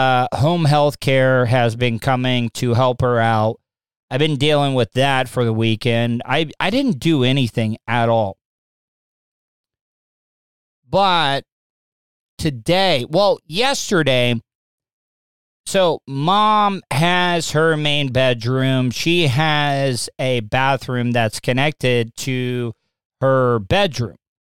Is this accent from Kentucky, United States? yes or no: no; Florida, United States; I grew up in Volusia County. A lot of people probably don't even know where Volusia County is, but it's the county that Daytona Beach is in.